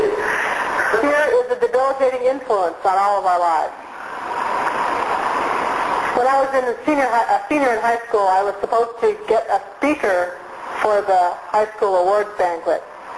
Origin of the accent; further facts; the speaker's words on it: Bakersfield, California, United States; So I grew up in Bakersfield, and when I was 8 years old, approximately